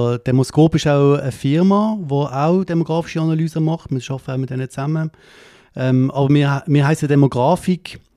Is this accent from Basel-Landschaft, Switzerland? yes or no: yes; Münchenstein, Basel-Landschaft, Switzerland; also born or lived in Zürich; ich komme von Basel, das heisst, ich bin in Basel geboren. Ich bin in Münchenstein aufgewachsen, habe hier das Gym gemacht in Münchenstein